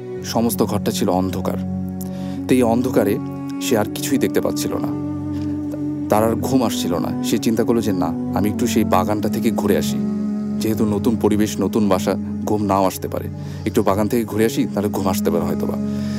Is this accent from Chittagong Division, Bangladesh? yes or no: no; Dhaka, Dhaka Division, Bangladesh; পুরান ঢাকা থেকে এসেছি।